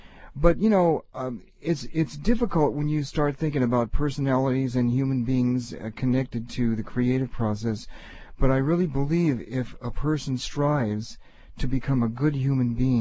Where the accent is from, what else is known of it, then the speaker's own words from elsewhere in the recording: Missouri, United States; born there; So, I wasn't born in Cuba, I wasn't born in Mexico, I was born in Missouri